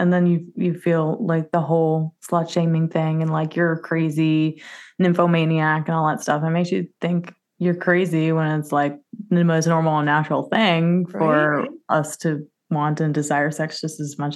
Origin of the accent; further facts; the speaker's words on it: Louisiana, United States; I grew up in Southern Baptist, Louisiana, and I was very repressed as a young child, but always rebelled against it.